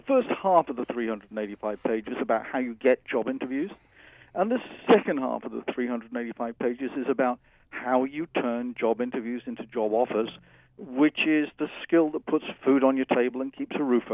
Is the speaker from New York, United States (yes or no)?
yes; Brooklyn, New York, United States; Well, actually, I'm from Brooklyn. I only talk like this when there's a pretty lady.